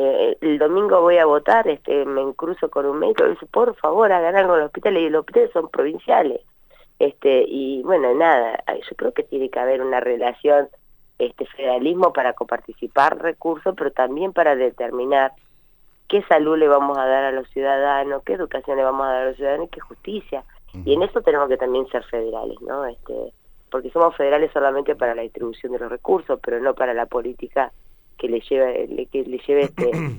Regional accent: Allen, Río Negro, Argentina; Mira, yo soy de Allen

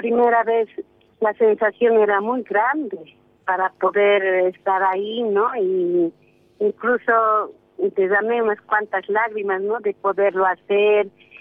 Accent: Bolivia; Sí, sí, ya evidentemente aquí en mi país ya cambió, ¿no? Porque ahora sí ya hay más comunicación, más lugares ya públicos, porque antes una mujer de polera era muy discriminada, ¿no? Aquí en Bolivia.

